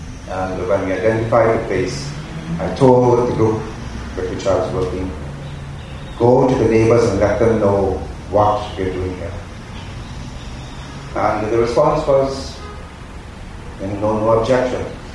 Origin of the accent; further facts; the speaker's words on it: Trinidad & Tobago; moved away as an adult; now in Ghana; so I am from Trinidad, born there, lived there my whole life, until I came to Ghana 10 years ago.